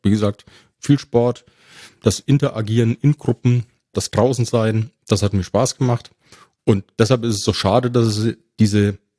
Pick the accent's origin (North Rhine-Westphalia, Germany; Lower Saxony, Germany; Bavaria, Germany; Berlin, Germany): Bavaria, Germany; Ebern; accent: Franconian; in meiner Heimatgemeinde in Franken, man hört es ja auch an meinem rollenden R, in Ebern